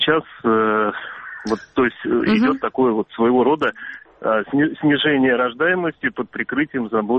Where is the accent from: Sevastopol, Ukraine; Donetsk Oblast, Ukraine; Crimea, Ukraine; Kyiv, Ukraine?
Crimea, Ukraine; Feodosia; Здравствуйте, я из города Феодосия